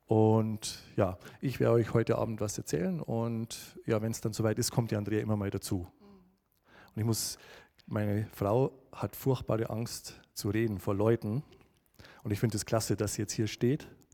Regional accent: Hainichen, Saxony, Germany; Wir kommen aus Hainichen, da leben wir. Das ist am Fuße des Erzgebirges, vielleicht kennt ihr das alle.

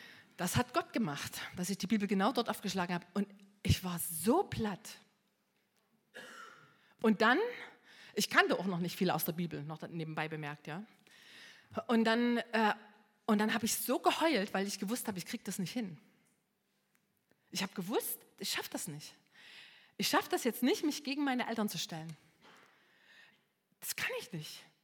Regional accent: East Germany, Germany; ich habe mit 16 Jahren so richtig zu Jesus gefunden und ich bin in der DDR aufgewachsen. Ich hatte eine Jugendweihe gemacht, ich war in der FDJ

